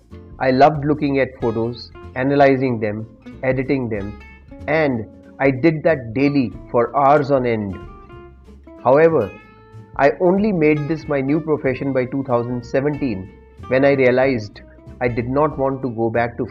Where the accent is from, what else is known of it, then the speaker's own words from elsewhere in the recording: Romania; moved away; also born or lived in Belgium; I took a sabbatical and returned to my home country of Romania after 11 years living in Belgium.